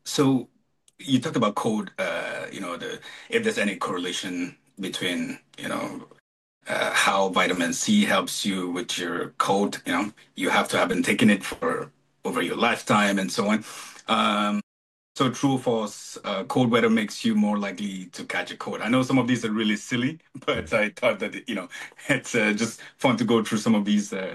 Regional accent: Cameroon; Because I'm, born and raised in Cameroon, and so it's tropical, it's warm, and we have the rainy and dry season, right?

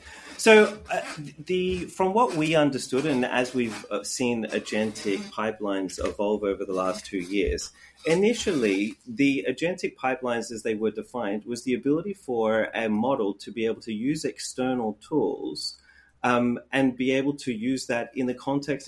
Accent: Australia; I am from Australia.

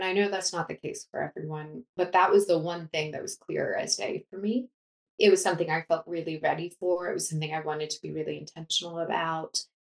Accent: Boston, Massachusetts, United States; I grew up in Boston and I ended up returning to Boston

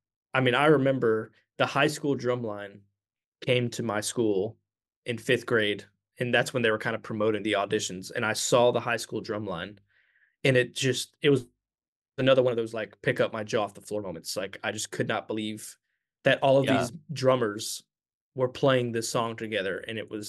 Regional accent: Dublin, Georgia, United States; also born or lived in Orlando, Florida; So I was born in Orlando, Florida, but I grew up in a really small town in Georgia called Dublin, Georgia. It's about 2 hours south of Atlanta. I grew up there since I was like 6 years old, graduated high school there in 2014.

